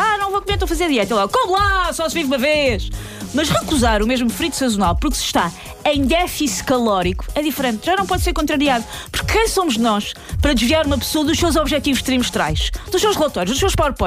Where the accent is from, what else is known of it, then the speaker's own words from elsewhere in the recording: Portugal; Como boa portuguesa, eu sempre associei a palavra déficit a algo mau